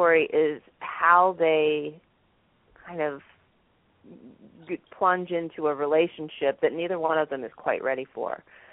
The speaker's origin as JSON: {"language": "English", "country": "United States", "tie": "born or raised there", "said": "I grew up in the United States and was born here."}